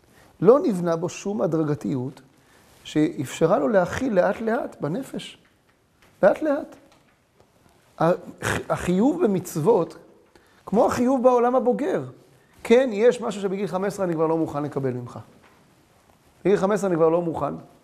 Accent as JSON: {"language": "Hebrew", "town": "Bat Yam", "region": "Tel Aviv District", "country": "Israel", "tie": "born or raised there", "said": "אני גדלתי בבת ים"}